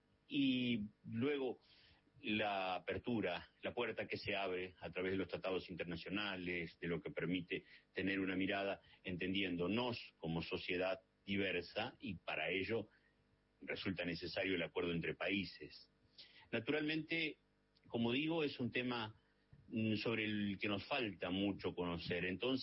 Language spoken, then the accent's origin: Spanish; Concepción del Uruguay, Entre Ríos, Argentina; En mi pueblo, como me gusta decirle, a la ciudad de Concepción de Uruguay, en Entre Ríos, hay 30 ahora.